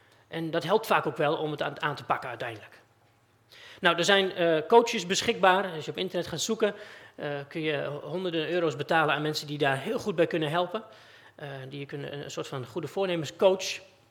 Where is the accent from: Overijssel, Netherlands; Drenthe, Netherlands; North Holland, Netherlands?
Overijssel, Netherlands; Almelo; voor degenen die me niet kennen. En ik kom uit Almelo.